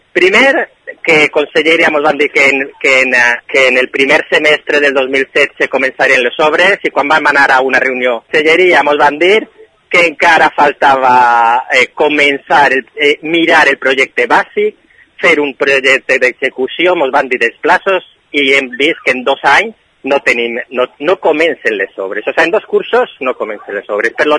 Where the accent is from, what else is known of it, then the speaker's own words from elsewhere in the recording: Gandia, Valencian Community, Spain; Som ciutadans de Gandia